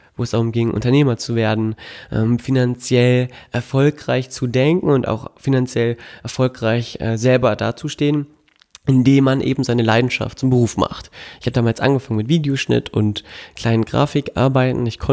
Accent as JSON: {"language": "German", "town": "Melle", "region": "Lower Saxony", "country": "Germany", "tie": "born or raised there", "said": "kannte das so aus meinem Heimatdorf Melle, dass man sich freundlich grüßt und es einfach nette Gesichter gibt"}